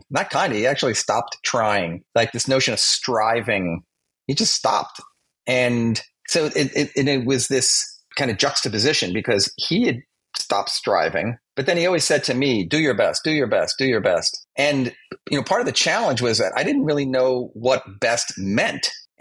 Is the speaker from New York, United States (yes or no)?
yes; Massapequa Park, New York, United States; So I grew up on Long Island, Massapequa Park. Some of your listeners probably have heard of it.